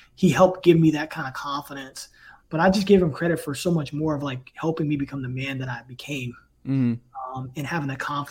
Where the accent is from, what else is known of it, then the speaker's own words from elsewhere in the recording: New Kent, Virginia, United States; Cause you know, I came from New Kent, Virginia, man, where like there was no basketball players coming out of there